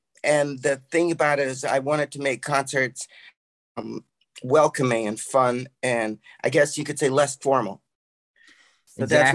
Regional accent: New York City, New York, United States; I grew up in New York City, riding the A train. I went to high school of performing arts and went to Juilliard.

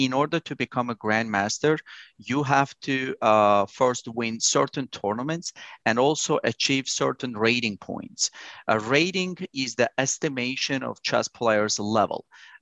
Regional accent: Azerbaijan; I'm originally from Azerbaijan. Azerbaijan is a very small country in Eastern Europe, and we have a big chess traditions over there.

